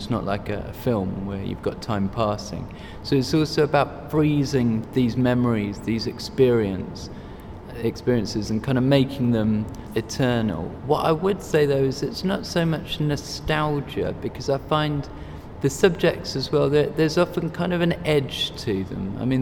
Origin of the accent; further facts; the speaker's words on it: Bradford, Yorkshire and the Humber, United Kingdom; born there; I was born in Bradford, and so, you know, born British, my father's a British man, and my mother's from India.